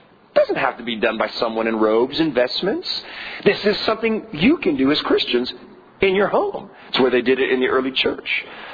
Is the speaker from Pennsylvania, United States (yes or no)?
no; California, United States; You know, I'm a Californian, and we're so not used to that.